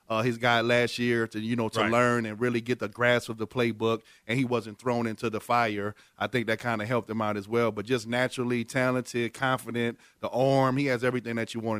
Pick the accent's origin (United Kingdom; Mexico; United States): United States; New Orleans, Louisiana; I'm from New Orleans.